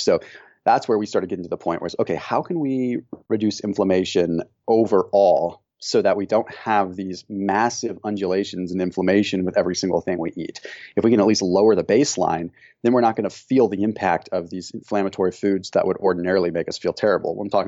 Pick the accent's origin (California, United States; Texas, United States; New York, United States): California, United States; given where we grew up in Northern California.